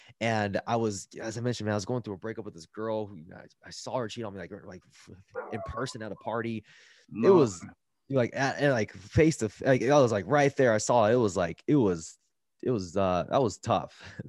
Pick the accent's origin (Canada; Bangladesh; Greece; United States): United States; Los Angeles, California; When I was growing up in East LA, I remember I was on the playground.